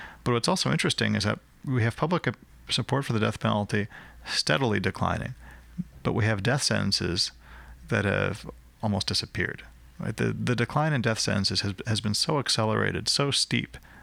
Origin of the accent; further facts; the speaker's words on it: Virginia, United States; some counties that I hadn't heard of in my home state of Virginia